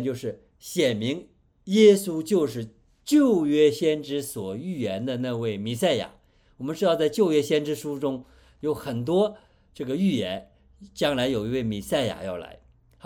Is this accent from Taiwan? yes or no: no; China; 我们中国人说神迹，如果是翻译成英文呢，是什么呢？miracle。